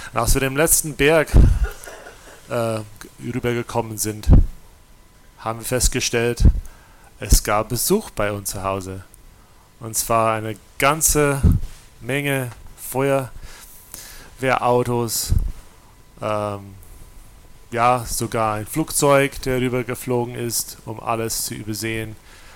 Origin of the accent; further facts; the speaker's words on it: South Carolina, United States; Ich bin in Amerika, in South Carolina aufgewachsen mit drei Brüdern.